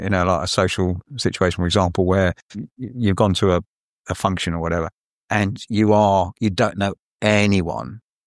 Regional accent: Ramsgate, South East England, United Kingdom; born there; Well, you know, I was born in Ramsgate

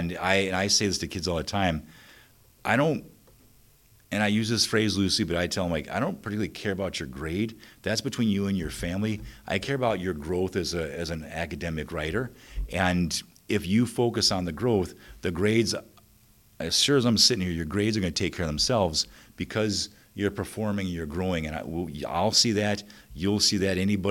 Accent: England, United Kingdom; As much as that pains me to admit as an English guy

